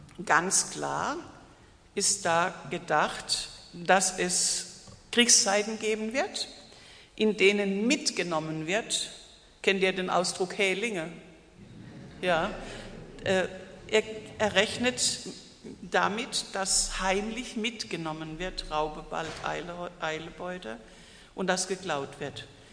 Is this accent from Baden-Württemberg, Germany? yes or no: yes; Diedesheim, Baden-Württemberg, Germany; also ich bin ja im Neckartal aufgewachsen und also in Diedesheim, Neckar-Els